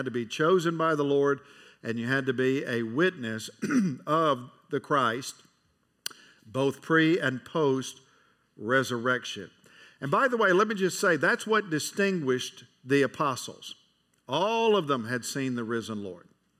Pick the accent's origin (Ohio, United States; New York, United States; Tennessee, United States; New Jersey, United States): Tennessee, United States; Nashville; Now, I was raised in Nashville. I've been to Grand Ole Opry a bunch through the years.